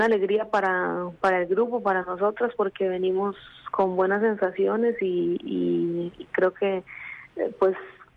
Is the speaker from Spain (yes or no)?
no; Costa Rica; como costarricenses, como ticos, nos damos el apoyo que necesitamos